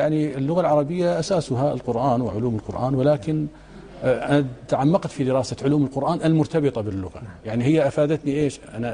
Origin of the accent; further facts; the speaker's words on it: Mosul, Nineveh, Iraq; moved away as an adult; درست في الموصل 4 سنوات، الموصل مدينة طيبة وأنت تعرفها من أهلها، وكانت بغداد ليست بعيدة عنا وأيضا كنا نذهب إليها